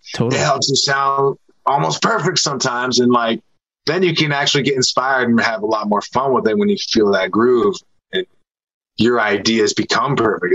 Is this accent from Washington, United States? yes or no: yes; Seattle, Washington, United States; I'm from Seattle. It's all I know and love.